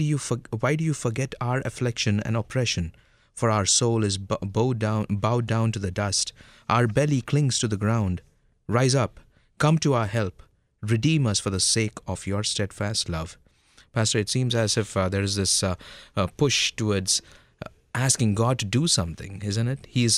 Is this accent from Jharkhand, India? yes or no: no; Mumbai, Maharashtra, India; when I was growing up in Mumbai, India